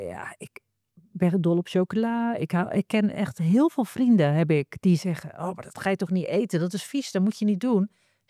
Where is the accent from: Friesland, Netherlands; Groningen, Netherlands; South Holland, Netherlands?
South Holland, Netherlands; Rozenburg; Ja, en er waren baby's in Rozenburg, waar ik ben opgegroeid, waarover werd gezegd, Rotterdam ook, onderdeel van Rotterdam.